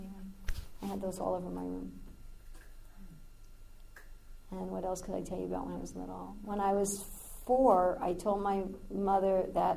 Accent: New York, United States; Then also, growing up in New York, I used to see Indian ladies in saris sometimes.

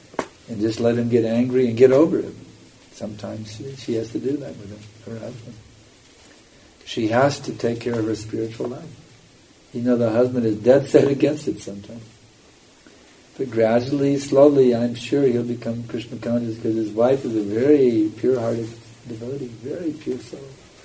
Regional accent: United States; even when I was a kid growing up in America, the women all stayed at home.

